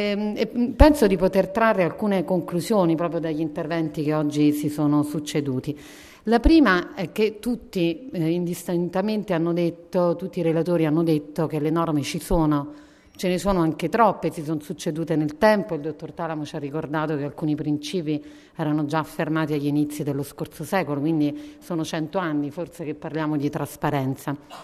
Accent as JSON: {"language": "Italian", "region": "Abruzzo", "country": "Italy", "said": "Io sono abruzzese, quindi la conosco bene."}